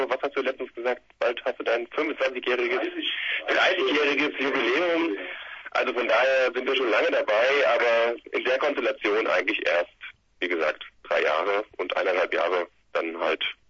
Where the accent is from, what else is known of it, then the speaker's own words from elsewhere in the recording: Limburg, Hesse, Germany; Wir kommen aus Limburg, bleiben aus Limburg und...